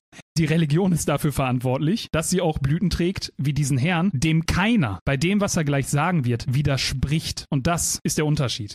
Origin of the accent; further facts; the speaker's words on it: Germany; born there; ich bin auch in Deutschland geboren, Bruder, aber ich weiß trotzdem, wie der Islam funktioniert.